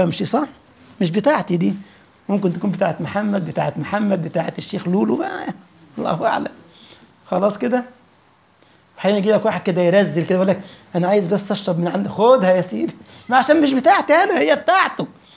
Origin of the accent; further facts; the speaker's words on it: Egypt; عشان كده كان الناس البسطاء عندنا في مصر كان يقولوا كده جملة جميلة قوي